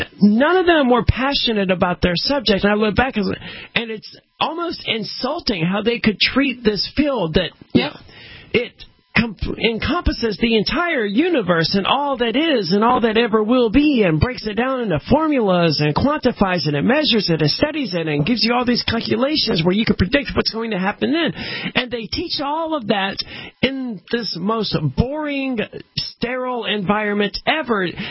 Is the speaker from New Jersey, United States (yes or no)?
no; Mississippi, United States; you're from Texas and I'm from Mississippi, and in both of those, sports ball is all people care about.